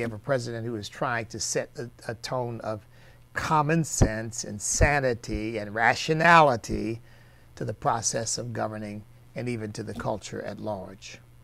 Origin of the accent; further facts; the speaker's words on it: United States; they're Americans, I'm American. I love this country passionately, completely. I am just grateful to God that I am an American.